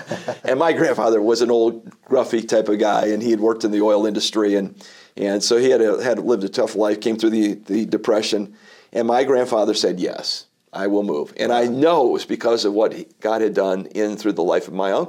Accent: Cleveland, Ohio, United States; So I grew up in Cleveland, Ohio, was born there, and my dad was born there and raised there.

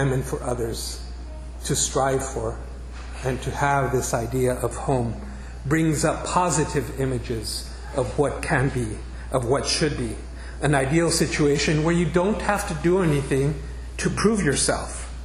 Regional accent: El Paso, Texas, United States; For me, I grew up in El Paso, and when I went to the Holy Land, I felt like I was home, because it's rocks, it's desert

